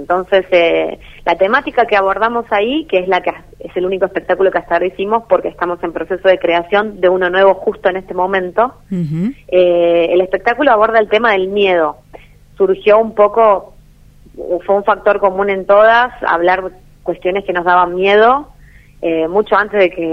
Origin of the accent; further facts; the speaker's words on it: Buenos Aires, Argentina; como somos de acá, de Buenos Aires, no salimos de manera formal en el carnaval.